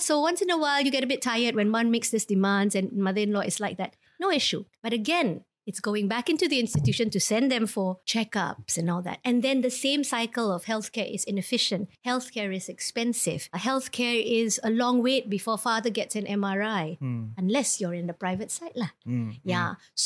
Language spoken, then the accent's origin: English; Singapore; born there; Well, I was born in Singapore.